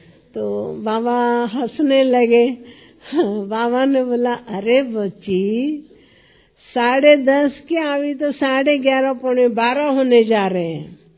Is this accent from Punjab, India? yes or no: yes; Punjab, India; first language Pahari; तो उस समय मैं पंजाब से आई थी, तो पहाड़ी, पंजाबी और हिंदी तीन मिक्स भाषाएं बोलती थी।